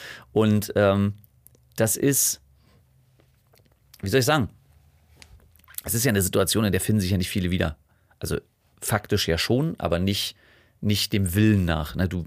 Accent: Berlin, Germany; accent: Berlin; weil ich meinen Akzent, also ich finde ihn jetzt selber nicht cool, wenn ich ihn höre, aber ich bin nun mal Berliner. Deswegen, also ich bin auch stolzer Berliner, ja, ich mag meine Stadt.

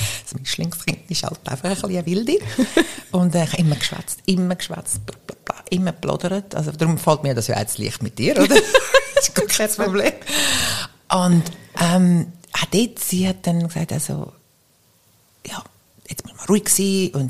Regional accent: Effretikon, Zurich, Switzerland; Ich bin aufgewachsen in Efretiken. Schönen Zürcher Oberland, Unterland.

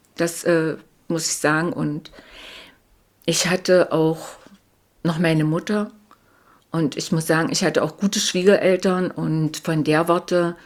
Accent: East Germany, Germany; Ja, ich sehe mich als Ostdeutsche, aber ich sehe mich jetzt im Ganzen auch als Deutsche.

